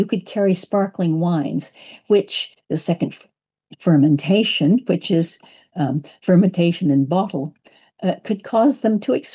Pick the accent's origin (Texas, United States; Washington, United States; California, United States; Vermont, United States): California, United States; I grew up with it in California. We had a family farm